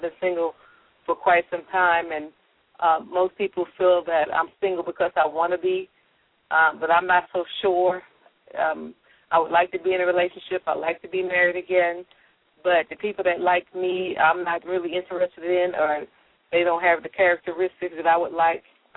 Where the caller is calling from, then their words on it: Lakewood, California, United States; I'm calling currently from the city of Lakewood.